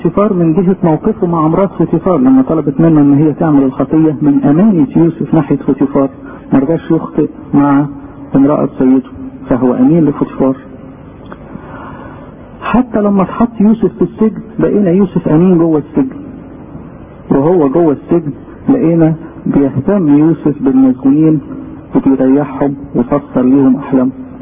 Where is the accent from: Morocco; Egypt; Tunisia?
Egypt; فعشان كده إحنا كمصريين يوسف ده له معزة إيه؟